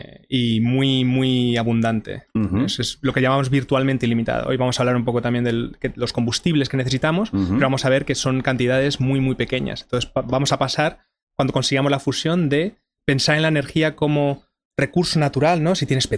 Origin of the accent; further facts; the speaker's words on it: Madrid, Community of Madrid, Spain; Pues yo soy madrileño, uh-huh. yo nací y me crié en Madrid, en el barrio de Vallecas, y estudié ingeniería industrial en la Politécnica, en la UPM de Madrid.